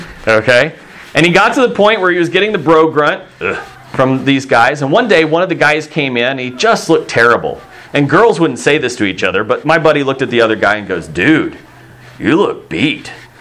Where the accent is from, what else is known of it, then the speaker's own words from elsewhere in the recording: Singapore; I grew up in Singapore.